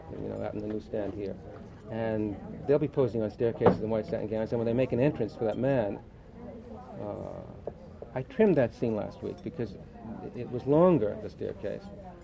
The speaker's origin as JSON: {"language": "English", "country": "United States", "said": "I'm an American middle class Jew. My father came over from Poland."}